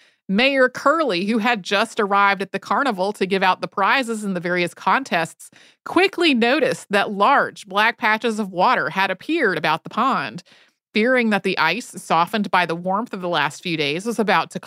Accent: North Carolina, United States; I grew up in North Carolina. I grew up on the North Carolina Piedmont, a place where it could get cold enough for a still body of water

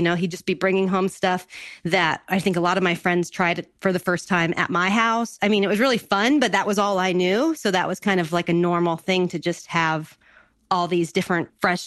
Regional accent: California, United States; I mean, I grew up in Orange County, but they both worked

